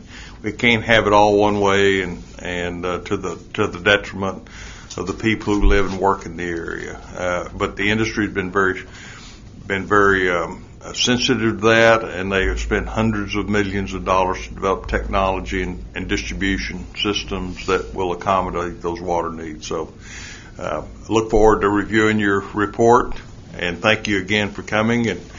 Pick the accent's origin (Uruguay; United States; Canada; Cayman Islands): United States; Texas; I'm from West Texas, and water is the most important issue.